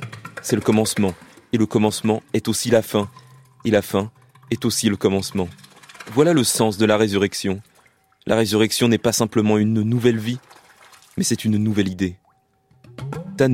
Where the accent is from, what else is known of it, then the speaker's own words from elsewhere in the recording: China; Dans ma ville natale, en Chine, dans les temps anciens et même dans mon enfance, les gens allaient toujours à la rivière pour laver le riz avant de le cuisiner.